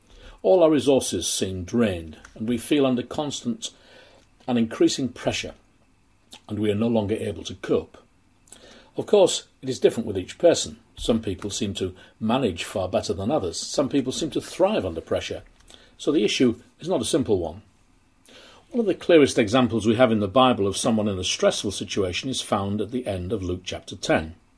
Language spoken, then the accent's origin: English; Kingston upon Hull, Yorkshire and the Humber, United Kingdom; born there; I was born in Kingston-upon-Hull, the birthplace of William Wilberforce.